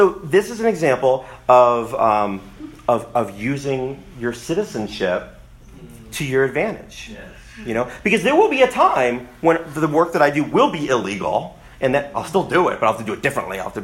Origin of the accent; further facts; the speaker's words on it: United States; I love being an American. I'm a patriot, all that.